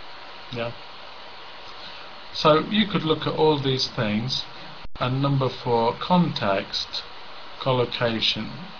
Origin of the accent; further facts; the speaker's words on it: Cambridge, East of England, United Kingdom; born there; although I was born in Cambridge, I have to say.